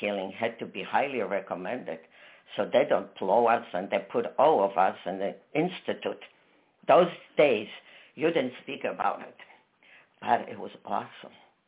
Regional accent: Poland; also born or lived in Tashkent, Uzbekistan; I was born in Tashkent, which was part of Russia, but I was raised in Poland. I was born Jewish.

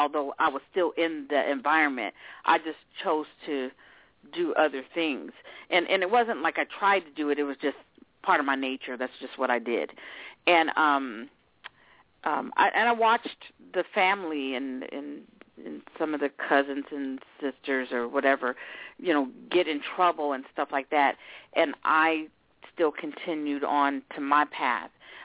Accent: Oakland, California, United States; also born or lived in Illinois; I grew up in Oakland. And, you know, I moved from Illinois to Oakland, and I grew up in a pretty bad family.

